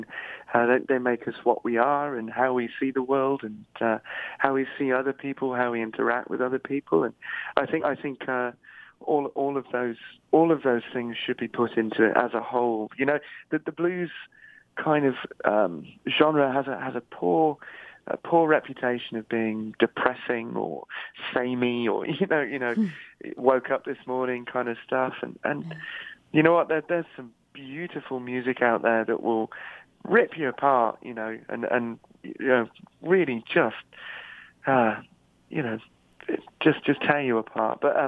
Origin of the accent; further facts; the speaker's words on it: Isle of Man; I grew up on the Isle of Man, which is a very small little island in the British Isles, and very close community.